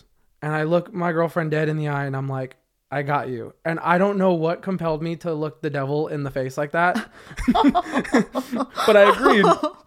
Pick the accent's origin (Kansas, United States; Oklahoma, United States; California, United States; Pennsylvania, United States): California, United States; Camarillo; I felt weird because I grew up in Camarillo. So it's not like this big town